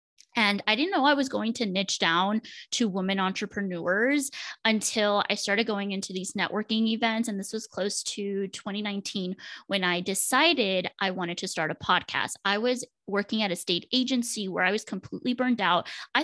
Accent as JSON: {"language": "English", "town": "Laredo", "region": "Texas", "country": "United States", "tie": "born there", "said": "I was born in Laredo, Texas, which is a border city near Mexico."}